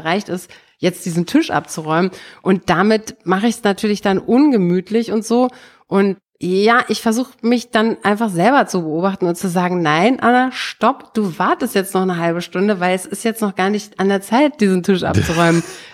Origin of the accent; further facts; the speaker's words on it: East Germany, Germany; Als Kind im Osten